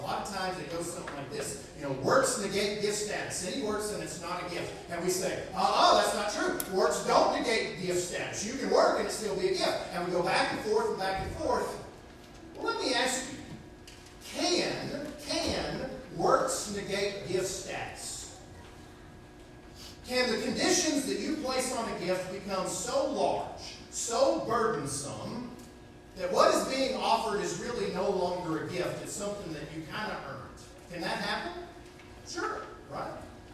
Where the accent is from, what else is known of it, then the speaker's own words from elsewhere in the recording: Texas, United States; I'm from West Texas. In West Texas, we call the Jordan River a dirty little creek.